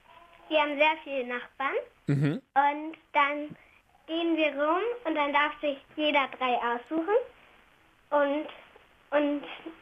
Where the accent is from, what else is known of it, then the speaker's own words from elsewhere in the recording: Hamburg, Germany; aus Hamburg.